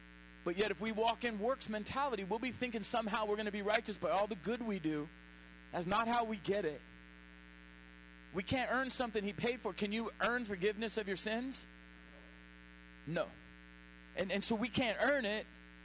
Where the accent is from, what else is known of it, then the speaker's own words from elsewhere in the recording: Oceanside, California, United States; I used to think just because I'm from Oceanside, we had something.